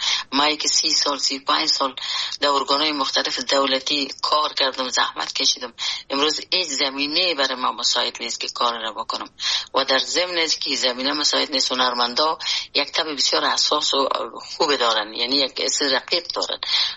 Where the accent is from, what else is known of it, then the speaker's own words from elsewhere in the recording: Afghanistan; moved away; وقتی که ما در بیرون از افغانستان آمدم